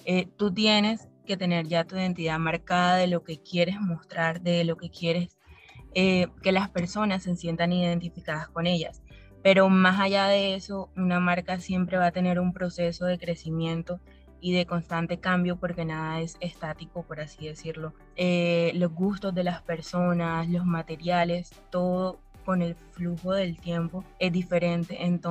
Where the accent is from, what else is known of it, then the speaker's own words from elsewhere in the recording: Barranquilla, Atlántico, Colombia; tengo 25 años, soy de Colombia, de la ciudad de Barranquilla.